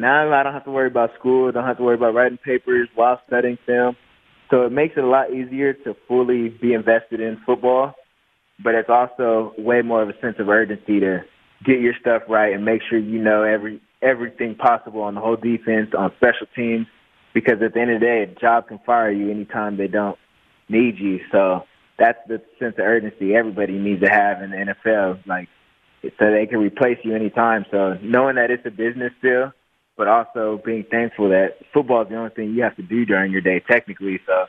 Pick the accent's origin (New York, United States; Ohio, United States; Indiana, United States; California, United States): California, United States; And I'm from Southern California, so it was always a big old rivalry of, oh, SoCal has better athletes, NorCal is better in food